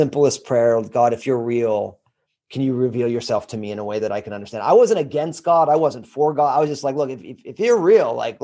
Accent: New Jersey, United States; I went to Rutgers in my home state of New Jersey.

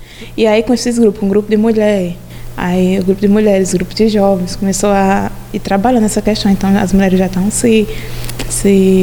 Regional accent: Porto Alegre, Brazil; sou de Porto Alegre. Comunidade rural. Agora não, diga, sou Porto Alegre, comunidade quilombola.

